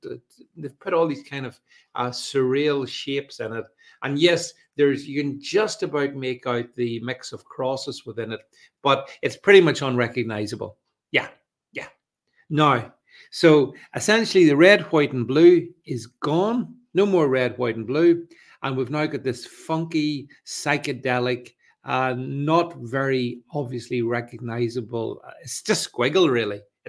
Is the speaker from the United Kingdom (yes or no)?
yes; United Kingdom; to undermine and demoralize us Brits.